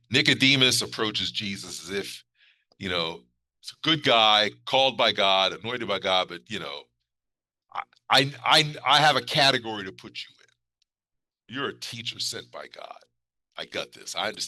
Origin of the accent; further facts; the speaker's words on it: the North, United States; having been born and raised in the North, never really visiting the South, I never actually experienced Jim Crow during those early years of my life